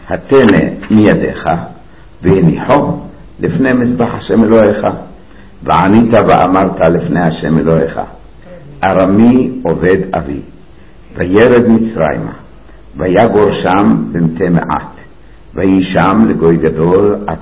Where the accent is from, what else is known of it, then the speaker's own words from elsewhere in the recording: Kadima, Central District, Israel; אני עדיין זוכר כילד גרתי אז במושבה שנקראת קדימה בשרון